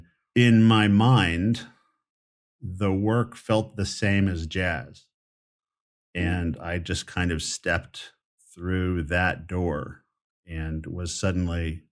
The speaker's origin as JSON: {"language": "English", "region": "New Mexico", "country": "United States", "tie": "born or raised there", "said": "is that I grew up in New Mexico. I thought I was going to be a musician."}